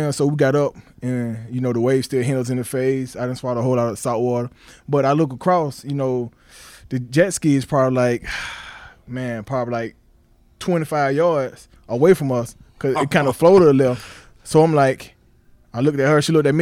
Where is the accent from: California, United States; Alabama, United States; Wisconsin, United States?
Alabama, United States; Birmingham; I grew up in Birmingham in a community called Vice Hill. It's kind of like considered, you know, quote unquote, the hood.